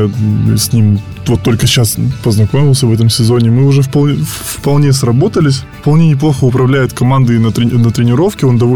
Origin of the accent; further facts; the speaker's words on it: Yekaterinburg, Sverdlovsk Oblast, Russia; Ну, я рос на Уралмаше с пацанами во дворах, то есть как бы самое обычное детство.